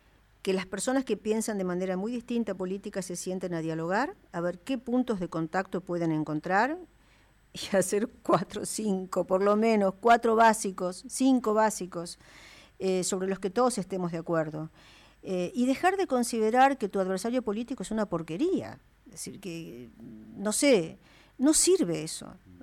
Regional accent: Argentina; Aceptemos que todos somos argentinos

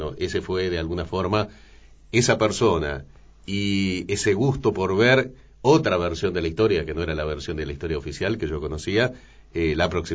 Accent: Jubileo, Entre Ríos, Argentina; born or raised there; also born or lived in San Salvador

